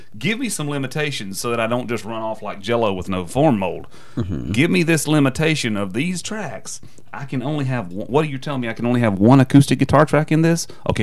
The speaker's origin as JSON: {"language": "English", "region": "Georgia", "country": "United States", "tie": "born or raised there", "said": "I grew up in Northeast Georgia. The station was Cornelia WCON 99.3 from Cornelia, Georgia."}